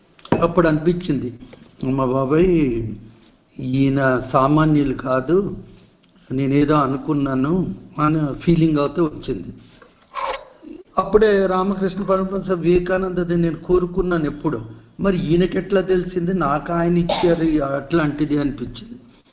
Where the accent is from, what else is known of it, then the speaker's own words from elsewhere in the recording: Hyderabad, Telangana, India; నేనైతే సిటీలోనే పుట్టి పెరిగాను, హైదరాబాద్లోనే నా చదువులంతా హైదరాబాద్